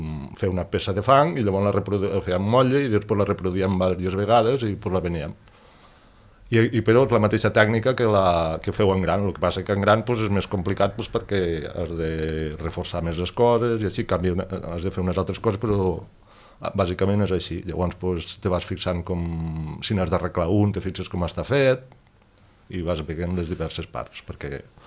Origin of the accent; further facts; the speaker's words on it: Torres de Segre, Catalonia, Spain; born there; Jo vaig néixer a Torres de Segre, que és un poble de la província de Lleida, que està a uns 15 quilòmetres al sud de Lleida. Torres de Segre, al costat del riu Segre.